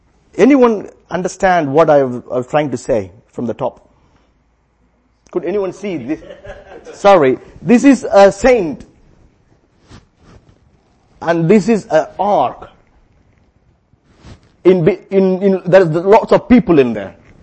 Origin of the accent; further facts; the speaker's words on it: India; English is a second language; because I'm from India